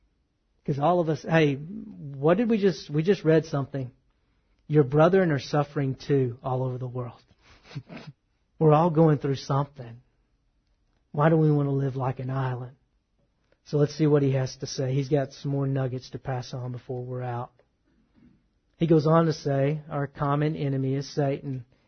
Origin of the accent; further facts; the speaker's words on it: Texas, United States; see, I grew up in Texas. No one ever had to tell me to watch out for snakes.